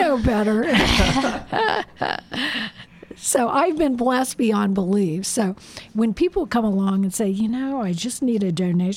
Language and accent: English; Covington, United States; In Covington.